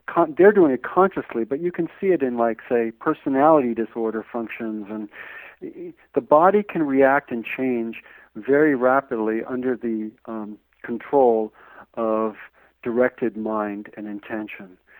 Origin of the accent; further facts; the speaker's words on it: Canada; I'm a radio host, I'm a male, I'm a Canadian